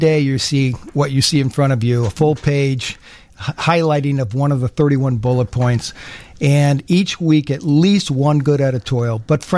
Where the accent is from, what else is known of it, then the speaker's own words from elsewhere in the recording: Chicago, Illinois, United States; I grew up in Chicago. I went to Bogan High School on 79th Street, right? Graduated in 1972.